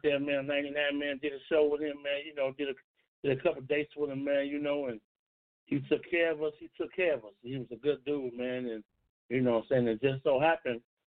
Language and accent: English; Maricopa, Arizona, United States; And I'm also doing it in my hometown where I live right now in Maricopa, Arizona, March 28th, man.